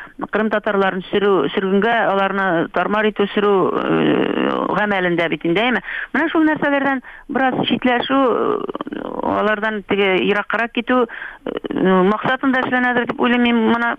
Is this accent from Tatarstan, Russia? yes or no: no; Bashkortostan, Russia; шуңа күрә Башкортстанга туган авылыма кайттым. Менә мин авылымда үемнән торып сөйләшәм сезнең белән.